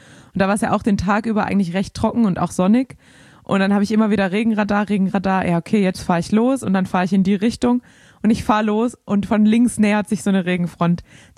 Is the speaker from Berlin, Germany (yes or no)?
no; Baden-Württemberg, Germany; Ja, vor allem war es für mich jetzt als Schwabe